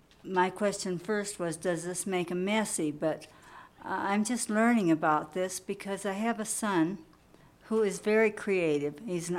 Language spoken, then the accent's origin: English; Forsyth, Montana, United States; from Forsyth, Montana.